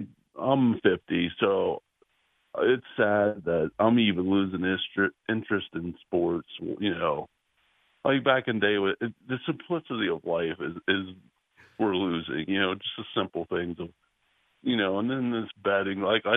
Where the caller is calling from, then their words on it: Altoona, Pennsylvania, United States; from Altoona.